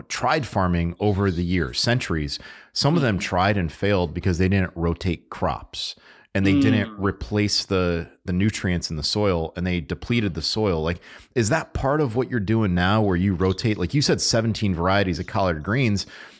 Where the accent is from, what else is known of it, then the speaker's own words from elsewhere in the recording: Connecticut, United States; I grew up in Connecticut, where Connecticut River Valley is known for black soil.